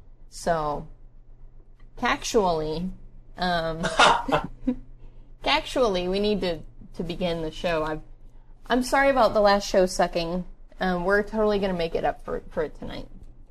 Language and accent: English; Pennsylvania, United States; moved away; I just moved here from Pennsylvania, so... Yeah, I don't know why that weirds everybody out when I call with a Pennsylvania number. I mean, I'm from Pennsylvania.